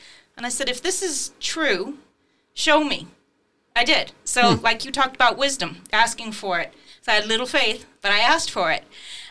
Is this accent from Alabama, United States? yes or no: yes; Alabama, United States; Well, I grew up in Alabama